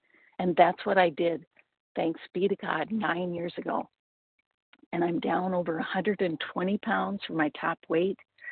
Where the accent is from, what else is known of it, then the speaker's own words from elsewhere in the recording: California, United States; and I'm recovered from Southern California.